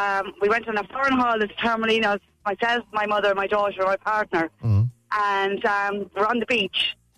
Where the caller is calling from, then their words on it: Birr, Offaly, Ireland; I'm ringing from Burr in County Offaly.